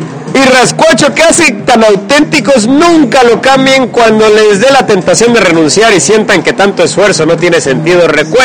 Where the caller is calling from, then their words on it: Hermosillo, Sonora, Mexico; escuchar desde Hermosillo. Es bien hermoso allá en Hermosillo, es Hermosillo, Hermosillo. Y sí, somos algunos sonorenses que los escuchamos